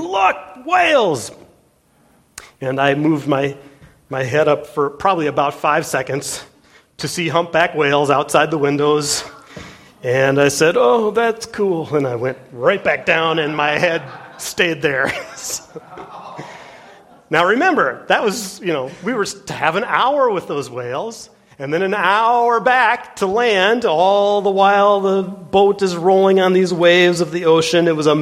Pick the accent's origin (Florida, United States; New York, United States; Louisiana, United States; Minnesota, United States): Minnesota, United States; And maybe it's just because we're from Minnesota.